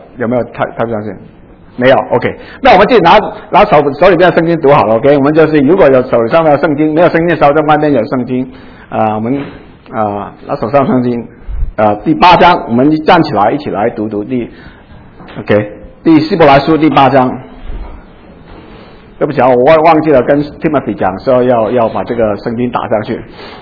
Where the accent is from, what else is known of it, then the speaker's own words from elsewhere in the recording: China; 好像这个听起来好像是我们中国人的这个